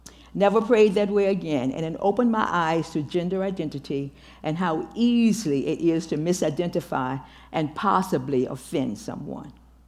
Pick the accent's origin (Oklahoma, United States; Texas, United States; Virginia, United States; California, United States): Virginia, United States; He was right, I'm from Virginia and hate driving in the snow.